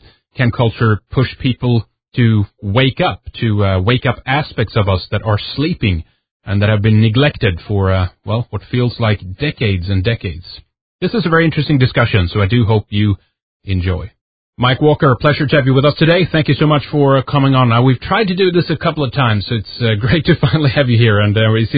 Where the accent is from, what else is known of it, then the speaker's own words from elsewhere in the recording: Sweden; English is a second language; from Sweden, and we here at Red Ice wish you a happy Yule to you and your loved ones.